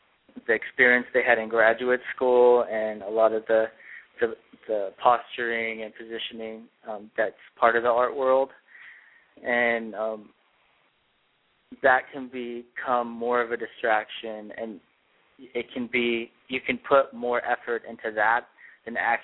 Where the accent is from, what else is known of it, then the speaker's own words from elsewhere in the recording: Los Angeles, California, United States; I mean, I love being here. I grew up in Los Angeles.